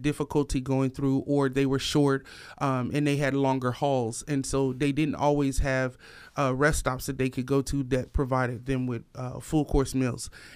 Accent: Hartford, Connecticut, United States; born there; I'm actually born out of Hartford, Connecticut. Mm-hmm. Culturally, I'm Jamaican.

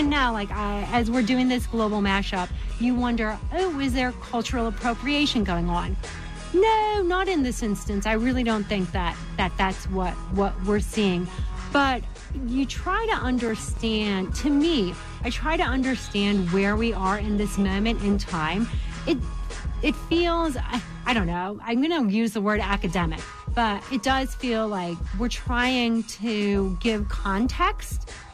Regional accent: St. Louis, Missouri, United States; now in Atlanta, United States; You know, I come from St. Louis, and that scene is a lot smaller and more intimate.

